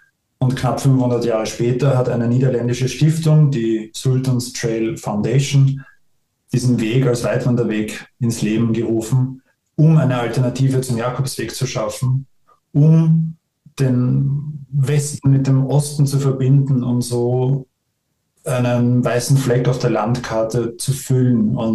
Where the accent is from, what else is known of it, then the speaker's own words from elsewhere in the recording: Vienna, Austria; Ich komme ja aus Wien